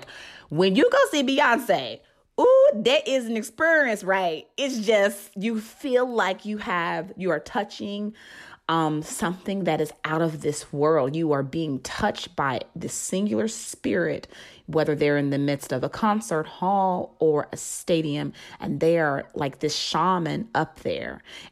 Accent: Southern United States, United States; I was lucky in that I come from the same soil as her. Like, I knew about growing up in the South.

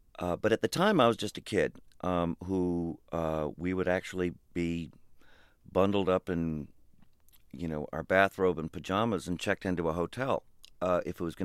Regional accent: Los Angeles, California, United States; also born or lived in New York; I grew up in Los Angeles and in New York, and we ended up in the entertainment business.

